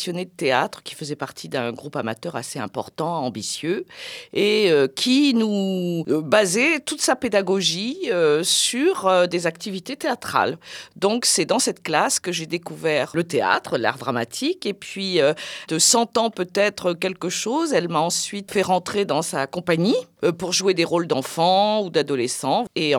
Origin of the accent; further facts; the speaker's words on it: Nouvelle-Aquitaine, France; now in Nantes, France; toute ma famille, mes ancêtres étaient dans le vignoble, mais non, je suis Charentaise d'origine.